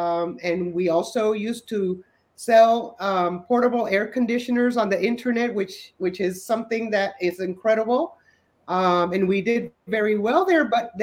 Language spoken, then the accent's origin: English; Puerto Rico; born there; I was born in Puerto Rico many, many years ago, and I love my country.